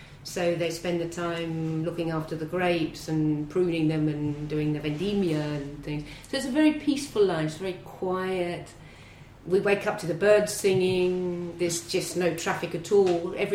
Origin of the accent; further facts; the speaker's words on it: Herne Bay, South East England, United Kingdom; also born or lived in London, United Kingdom; And when I was four, my parents moved down to Herne Bay in Kent, which is a very beautiful part of the Garden of England. And I lived there until I was 18, by the seaside, and then went back to London to work.